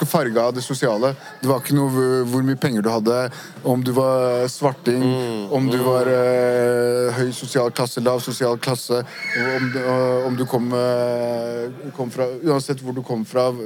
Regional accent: Furuset, Oslo, Norway; så satt du dypt inne og sier at jeg er fra Furuset

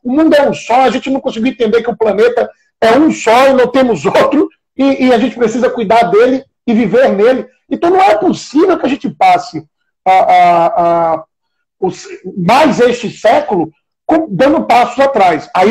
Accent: São Luís, Maranhão, Brazil; eu nasci e criado no Largo do Cieiro, na Liberdade, né? De onde eu vim, de onde eu tenho minhas raízes, onde eu me formei enquanto ser humano, enquanto cidadão.

